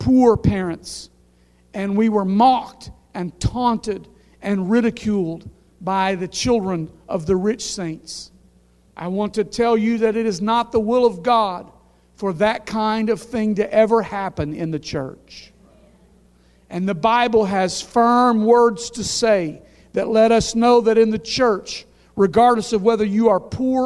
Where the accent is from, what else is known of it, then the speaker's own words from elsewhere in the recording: Louisiana, United States; I never knew when I was growing up in Louisiana